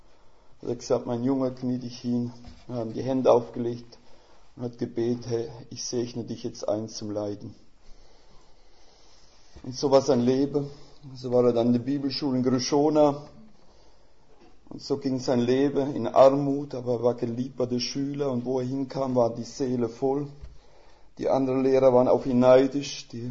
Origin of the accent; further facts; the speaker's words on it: Rhineland-Palatinate, Germany; accent: Palatine German; Es ist halt so schön im Pfälzischer kann ich meiner Frau sagen, ich habe dich ein bisschen schon lieb.